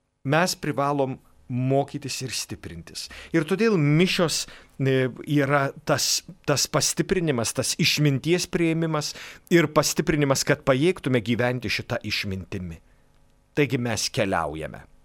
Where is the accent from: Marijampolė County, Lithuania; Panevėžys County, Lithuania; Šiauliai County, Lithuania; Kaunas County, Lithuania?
Marijampolė County, Lithuania; Šakiai; aš esu kilęs iš Šakių ir užaugau tiesiog ne mokykloje, o bažnyčioje